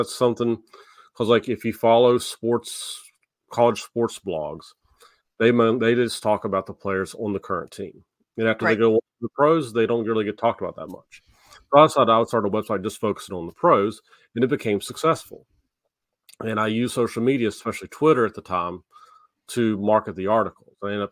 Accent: West Virginia, United States; growing up in West Virginia, I was a big fan of West Virginia Mountaineers.

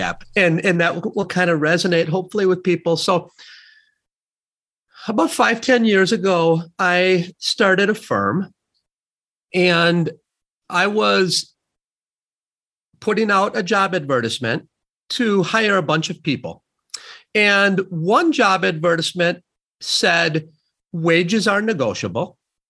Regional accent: Sun Prairie, Wisconsin, United States; I was raised in Sun Prairie, Wisconsin.

